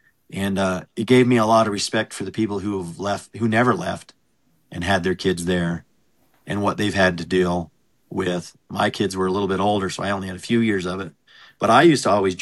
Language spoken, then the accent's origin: English; Cokeville, Wyoming, United States; You'd say, I'm from Cokeville, they'd ask you about it.